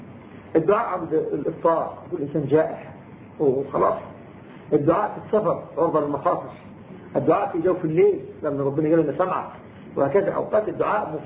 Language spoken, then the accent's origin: Arabic; Egypt; جماعتنا المصريين قبل احنا مصريين